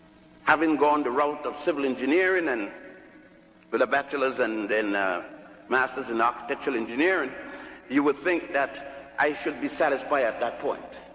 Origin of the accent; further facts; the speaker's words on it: Puerto Rico; also born or lived in Ethiopia / Virgin Islands / Cuba / Brazil; I was born in Ethiopia, grew up in Puerto Rico, and the Virgin Islands, Cuba, and Brazil.